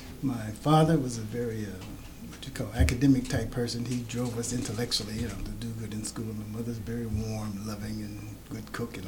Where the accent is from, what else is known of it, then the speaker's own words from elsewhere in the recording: Kansas City, Missouri, United States; I was born May 15, 1944, in Kansas City, Missouri.